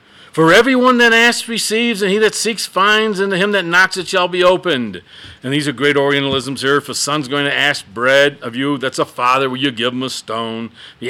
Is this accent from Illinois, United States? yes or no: yes; Chicago, Illinois, United States; there was Stanislaus in the area of the Chicago area. I'm from the Polish area, and so St. Stanislaus was from that area, and we had St. Casimir and all the ski names that were there.